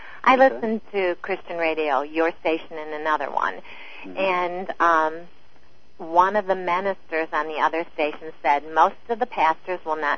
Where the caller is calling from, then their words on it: Webster Groves, Missouri, United States; from Webster Groves